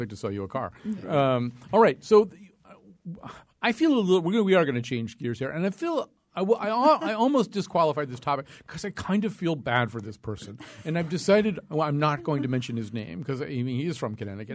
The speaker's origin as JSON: {"language": "English", "country": "Ireland", "said": "I'm Irish."}